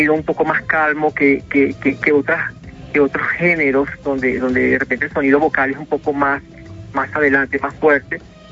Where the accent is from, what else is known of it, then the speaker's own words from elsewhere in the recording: Venezuela; now in Mexico; yo soy de Venezuela y actualmente estoy residiendo aquí en México.